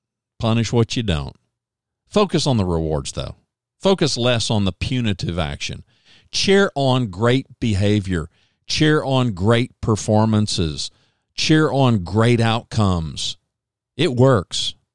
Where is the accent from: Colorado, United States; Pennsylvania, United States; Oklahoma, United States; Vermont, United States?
Oklahoma, United States; born there; now in Texas, United States; I was born in Oklahoma. I live in Texas, but go OU.